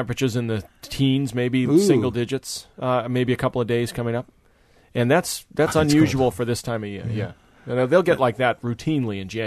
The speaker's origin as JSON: {"language": "English", "region": "Massachusetts", "country": "United States", "tie": "born or raised there", "said": "Where I grew up in Massachusetts, I think we had a similar rule."}